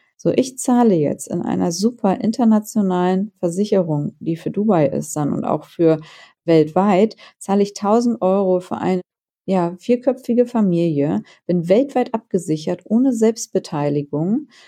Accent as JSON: {"language": "German", "country": "Germany", "said": "Für mich ganz klar ist Deutschland leider, leider Gottes nicht mehr der Place to be. Ist mein Liebling, mein Heimatland, mein Lieblingsland mal so gewesen."}